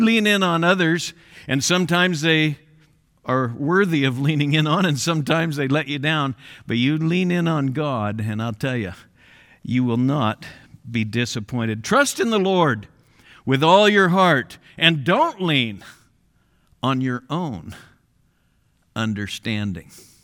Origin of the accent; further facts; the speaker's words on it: United States; I'm an American, and I'm appreciative of the camaraderie that I sense right now in our culture.